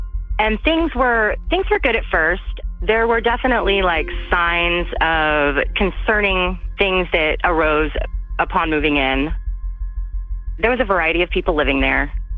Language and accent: English; Austin, Texas, United States; I'm from Austin, Texas. I've lived in Austin since 2006.